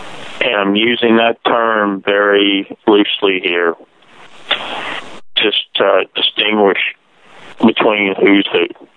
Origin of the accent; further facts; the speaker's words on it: Ireland; I got a big mouth. I'm Irish. What can I say?